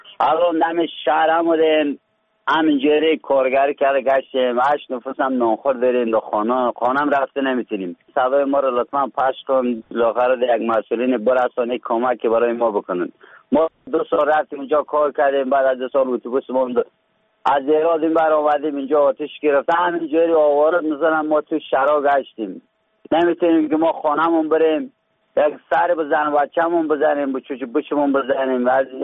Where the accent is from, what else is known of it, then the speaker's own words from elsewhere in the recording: Faryab, Afghanistan; also born or lived in Iran; ما از ولایت فاریاب هستیم. 2 ماه پیش از ایران اومدیم.